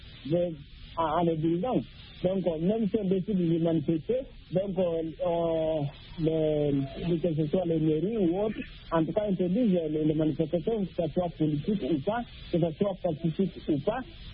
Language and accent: French; Guinea; surtout dans mon pays d'origine, la Guinée-Conakry